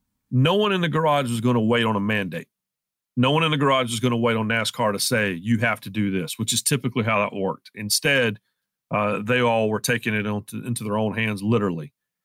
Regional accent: Rockingham, North Carolina, United States; The very next weekend, the next race was scheduled at my hometown track in Rockingham, North Carolina, the North Carolina Motor Speedway.

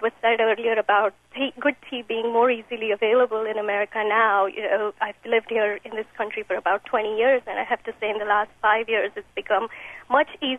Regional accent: India; when I grew up in India

